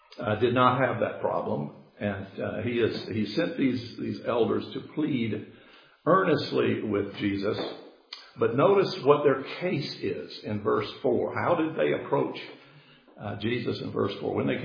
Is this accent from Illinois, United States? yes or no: no; Macon, Georgia, United States; Some of you know I grew up in Macon, Georgia, but a little dirt street.